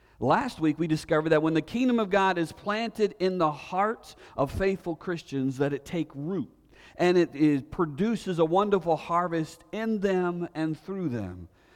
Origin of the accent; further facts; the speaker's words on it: Maine, United States; One of my favorite pastimes when I was a kid, growing up in Maine, is me and my brothers, we would go fishing.